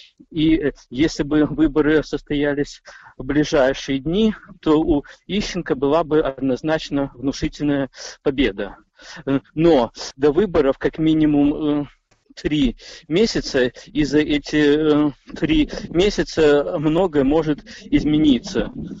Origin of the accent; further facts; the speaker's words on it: Primorsky Krai, Russia; Я являюсь коренным жителем Приморья.